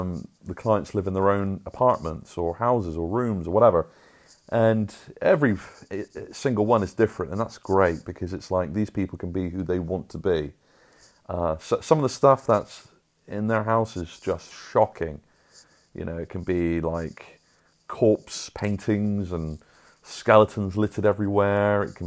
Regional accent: United Kingdom; And being British and modest, it was like, "Oh, just a little bit. Oh, I'll just have a tad bit."

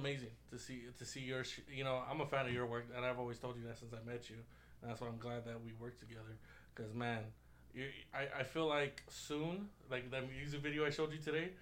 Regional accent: Los Angeles, California, United States; You know, I'm from Los Angeles, and growing up, there was only two people that ever inspired me.

